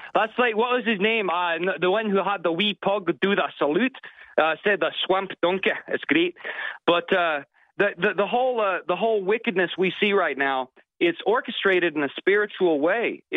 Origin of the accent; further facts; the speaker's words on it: Wyoming, United States; I'm in Wyoming. It's where I'm from, and I don't say I'm from California, even though I've been out there for the last 3 years